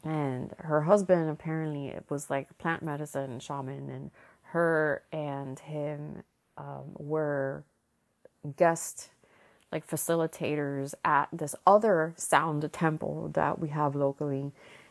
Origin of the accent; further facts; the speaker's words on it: Miami, Florida, United States; now in Broward, United States; because I feel very displaced in Broward, because I'm not from here. I'm from Miami.